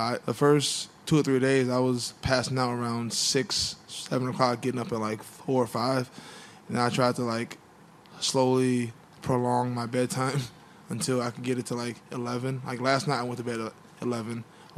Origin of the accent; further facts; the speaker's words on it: United States; We're both – he's French, I'm American.